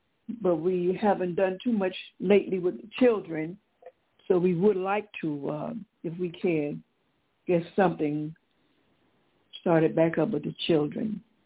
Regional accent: Nashville, Tennessee, United States; My hometown, yeah, my home, Nashville, Tennessee.

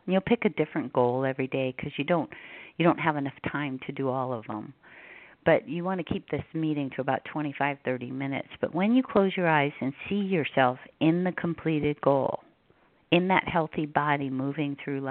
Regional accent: Hawaii, United States; And I was raised in Hawaii, and I'm fair, so I have a lot of freckles.

